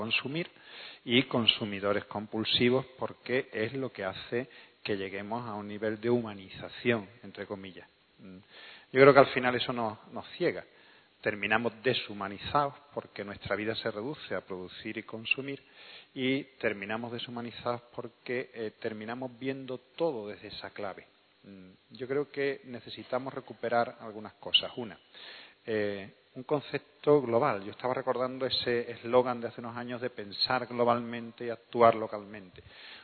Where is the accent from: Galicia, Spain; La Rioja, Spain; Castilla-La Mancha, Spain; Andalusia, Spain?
Andalusia, Spain; Seville; Los que somos de Sevilla tengo entendido perfectamente. Hablamos igual.